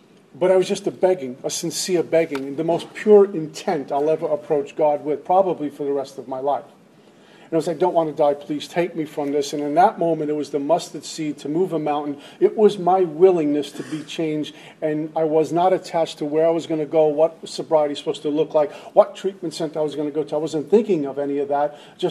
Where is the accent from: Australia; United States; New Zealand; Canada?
United States; Brooklyn, New York; I grew up in Brooklyn. I was used to the gangs. I was used to the tough guy.